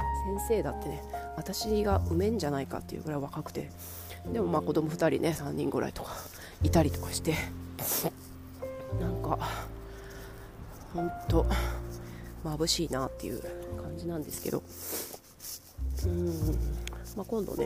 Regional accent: Akashi, Hyogo, Japan; moved away; 私は生まれも育ちも明石なんですけど、まあ、海外に出てねもう17年っていうふうに長いですし

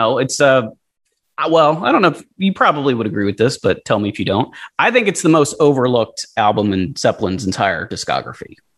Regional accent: Philadelphia, Pennsylvania, United States; Growing up in Philadelphia, they played the hell out of that song.

